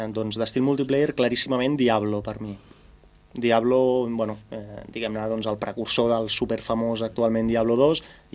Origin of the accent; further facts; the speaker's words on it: Sant Joan Despí, Catalonia, Spain; jo sóc de Sant Joan d'Espí, no?